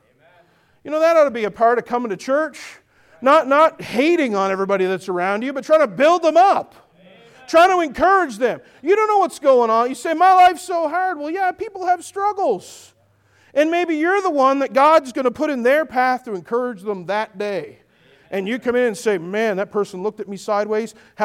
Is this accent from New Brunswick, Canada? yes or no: yes; Moncton, New Brunswick, Canada; I grew up in Moncton, New Brunswick